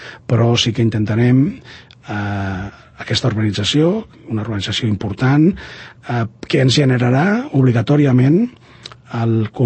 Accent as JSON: {"language": "Catalan", "town": "Valldoreix", "region": "Catalonia", "country": "Spain", "tie": "born or raised there", "also_born_or_lived": "France", "said": "vam escollir Valldoreix i des d'aleshores ens hem arrelat aquí."}